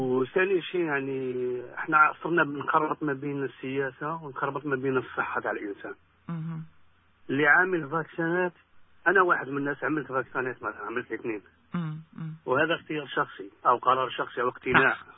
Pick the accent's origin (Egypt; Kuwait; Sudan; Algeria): Algeria; شوفي يا مدام، انا من الجزائر طبعا